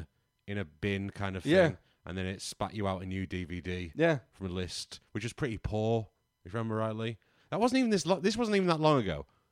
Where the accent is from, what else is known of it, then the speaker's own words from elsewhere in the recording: United Kingdom; Well, people say it was amazing because we're British, Ben.